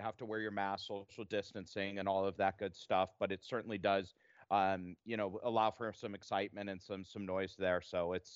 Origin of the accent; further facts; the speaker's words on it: Cleveland, Ohio, United States; I'm from Cleveland, right?